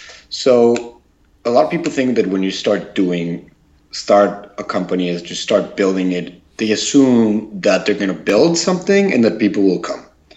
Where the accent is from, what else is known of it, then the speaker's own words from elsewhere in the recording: Mexico; moved away as an adult; now in United States; I'm originally from Mexico. I came here to the States basically by chance.